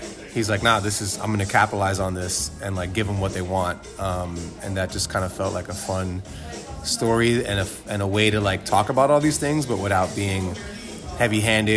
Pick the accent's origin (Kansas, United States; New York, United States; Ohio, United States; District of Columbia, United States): New York, United States; Bronx; I'm like New Yorker from the Bronx.